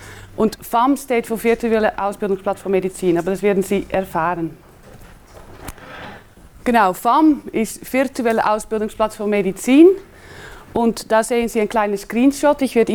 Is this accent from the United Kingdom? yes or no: no; Netherlands; German is a second language; moved away as an adult; now in Switzerland; ich komme aus Holland. Und ich habe dort Chemie studiert und bin dann für die Dissertation in der Schweiz gekommen.